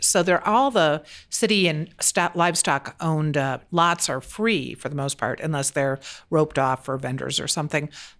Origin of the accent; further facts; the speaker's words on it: Chicago, Illinois, United States; I'm a complete fraud because I'm from the Chicago suburbs